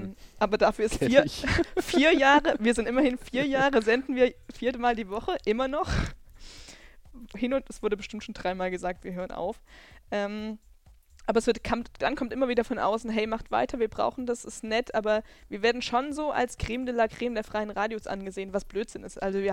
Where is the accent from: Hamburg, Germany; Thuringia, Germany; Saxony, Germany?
Thuringia, Germany; Erfurt; now in Freiburg, Germany; Ich komme eigentlich aus Erfurt.